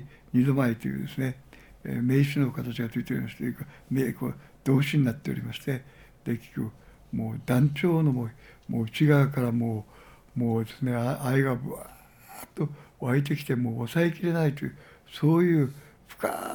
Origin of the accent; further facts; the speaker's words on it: Kumamoto, Japan; 私は熊本出身ですけど、熊本の中心街なんてもう本当に惨憺たるあるさまでした。